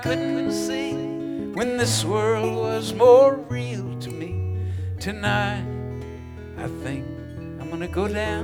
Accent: Lubbock, Texas, United States; also born or lived in Amarillo; I was born in Amarillo, Texas, and grew up in Lubbock, and been going downhill ever since.

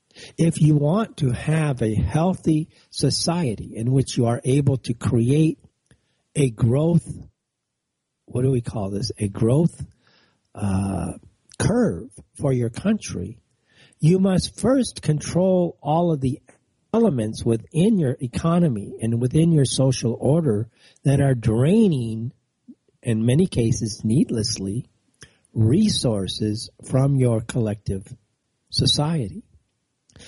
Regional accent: Pakistan; Look, I'm not British. I hold a British passport.

